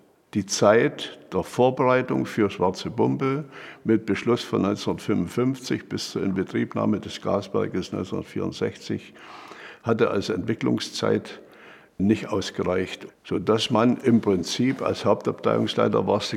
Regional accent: Zittau, Saxony, Germany; Und habe mich in meiner Heimatstadt Zittau

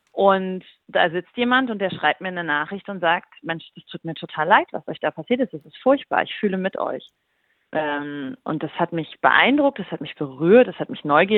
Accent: East Germany, Germany; Und ich glaube, dass man als Deutsche, die ich ja bin, auch, wir sind quasi jetzt die dritte Generation nach zwei Diktaturen, also als Ostdeutsche.

